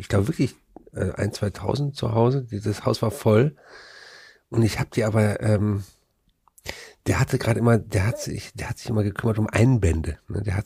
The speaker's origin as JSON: {"language": "German", "town": "Frechen", "region": "North Rhine-Westphalia", "country": "Germany", "tie": "born or raised there", "said": "da, wo ich groß geworden bin, das war, ist eine Vorstadt von Köln mit einer eigenen Raststätte. Also es wäre vielleicht bekannt, an der A4 Richtung Aachen, Rasthof Frechen."}